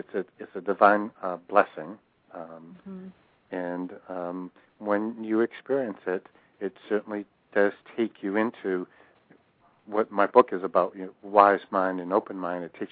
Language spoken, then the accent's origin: English; Boston, Massachusetts, United States; When I grew up in Boston, and I grew up in the 60s